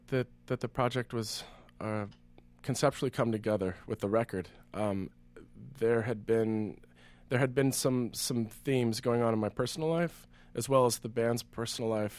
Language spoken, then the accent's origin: English; California, United States; I'm from Northern California